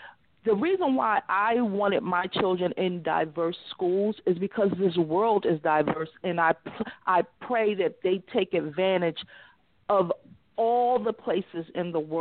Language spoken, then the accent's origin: English; Atlantic City, New Jersey, United States; I grew up in Atlantic City, New Jersey.